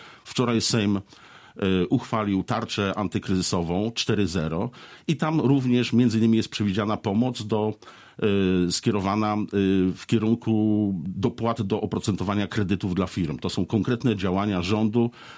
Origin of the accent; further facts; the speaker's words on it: Gorzów Wielkopolski, Lubusz Voivodeship, Poland; jestem rodowitym gorzowianinem